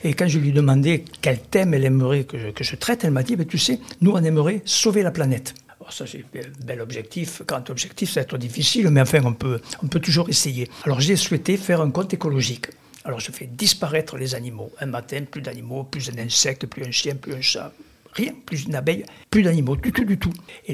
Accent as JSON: {"language": "French", "town": "Albi", "region": "Occitanie", "country": "France", "tie": "born there", "said": "comme j'ai dit, j'ai fait mes études à Albi"}